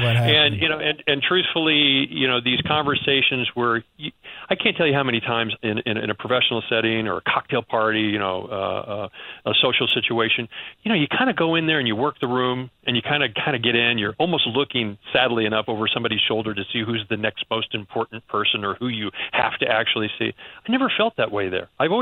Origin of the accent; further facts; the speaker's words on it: Missouri, United States; I'm from the Midwest. I'm from Missouri.